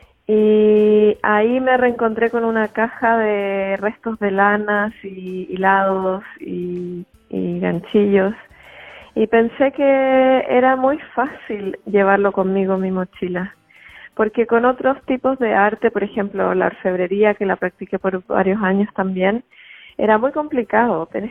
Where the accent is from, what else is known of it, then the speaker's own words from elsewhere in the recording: Chile; moved away as an adult; Salí de Chile con la intención de sanarme y de encontrar quién realmente era yo, más allá de mi sociedad, mi cultura, mis padres, mi familia.